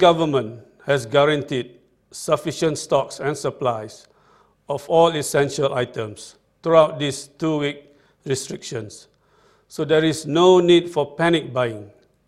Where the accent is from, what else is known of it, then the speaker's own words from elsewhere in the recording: Malaysia; We will get through this together, as Malaysian, as one country.